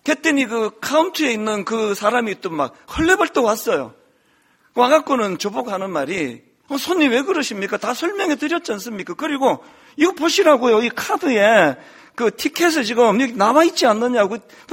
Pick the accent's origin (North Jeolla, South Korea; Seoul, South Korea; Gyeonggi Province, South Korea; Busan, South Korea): Gyeonggi Province, South Korea; Bundang; 제 아내하고 저하고 막 너무 막 이 촌놈 분당에서 온 두 사람이 좋아가지고